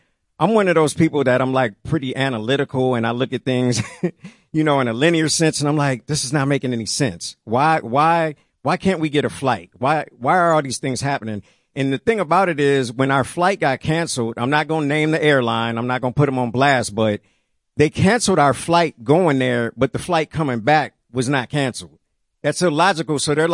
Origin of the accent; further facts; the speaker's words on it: Kankakee, Illinois, United States; We are here from Kankakee, Illinois, which is just south of Chicago.